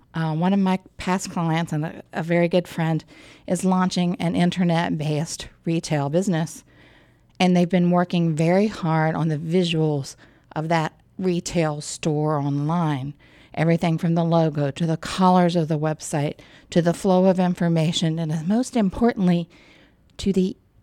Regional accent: West Virginia, United States; I grew up in West Virginia. I think I've mentioned that several times on the show.

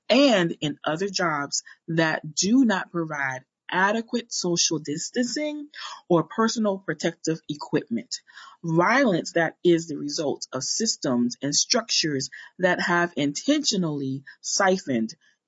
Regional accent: New York City, New York, United States; As a young Black girl growing up in the Bronx, New York, I have lived this horrifying reality many times.

